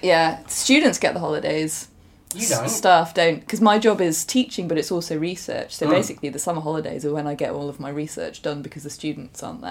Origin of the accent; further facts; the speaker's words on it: South East England, United Kingdom; I grew up in Buckinghamshire, so near to Amersham, High Wycombe kind of area.